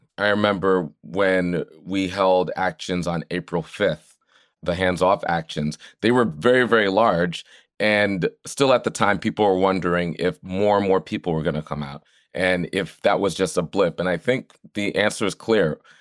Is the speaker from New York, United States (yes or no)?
yes; Long Island, New York, United States; I'm from Long Island, so I went to a number of different protests on Long Island